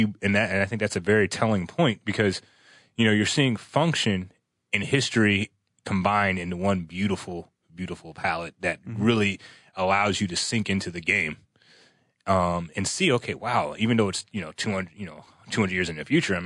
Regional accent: New York, United States; I'm from New York and I'm tired of it.

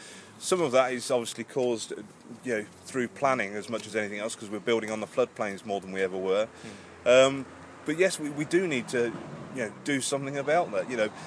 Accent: Towcester, East Midlands, United Kingdom; now in Northampton, United Kingdom; I'm a local boy. I grew up and lived in Towcester for the last 35 years, only recently moving to Northampton.

